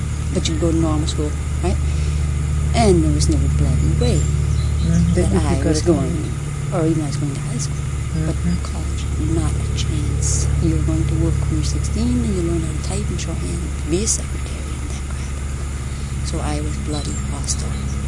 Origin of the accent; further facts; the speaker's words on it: United Kingdom; But I'm British.